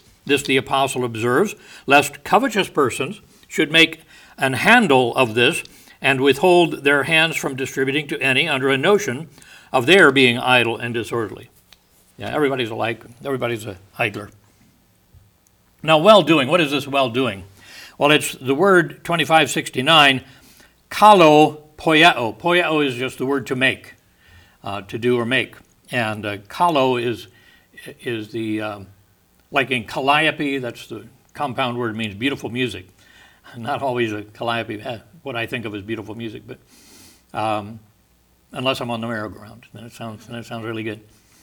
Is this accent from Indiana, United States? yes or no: yes; Oxford, Indiana, United States; born there; My dad was ran a restaurant the time I was born in up in Oxford, Indiana, outside of Lafayette.